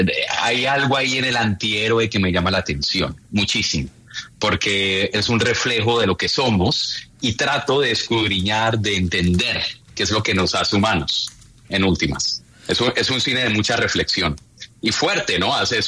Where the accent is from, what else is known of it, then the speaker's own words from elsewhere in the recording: Cali, Valle del Cauca, Colombia; also born or lived in Providence; now in New York, United States; No sé, el acento de pronto se me ha perdido un poquito, pero sigo siendo caleño pura cepa.